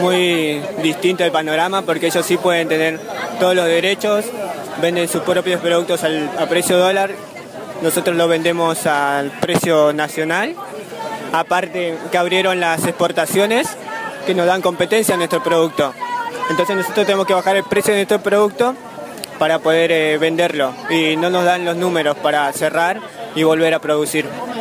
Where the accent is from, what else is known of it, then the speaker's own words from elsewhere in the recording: Florencio Varela, Buenos Aires Province, Argentina; soy de Florencio Varela, soy un productor de lo que sería lechugas